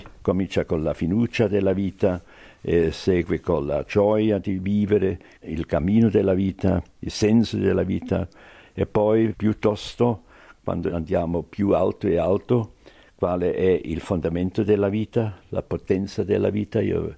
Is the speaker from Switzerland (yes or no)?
yes; Switzerland; In salita, come svizzero io dico, con il passo lento e regolare dello scalatore